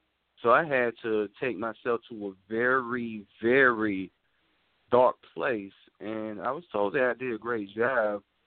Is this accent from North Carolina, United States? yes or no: yes; Shelby, North Carolina, United States; I was like, no, I'm not African. I'm from Shelby, North Carolina.